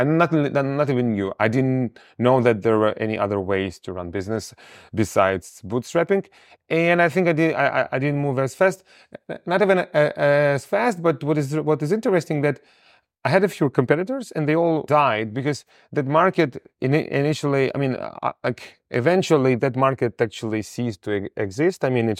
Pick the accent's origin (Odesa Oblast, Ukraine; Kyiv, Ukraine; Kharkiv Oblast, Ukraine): Odesa Oblast, Ukraine; Odesa; So at that time, I was in Odessa, Ukraine, my hometown, but since I was 18, I was trying different businesses.